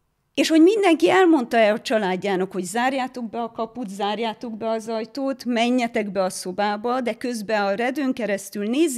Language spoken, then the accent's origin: Hungarian; Sângeorgiu de Pădure, Mureș County, Romania; És én egy munkás családból származom, és Nyáradszeredában nőttem fel.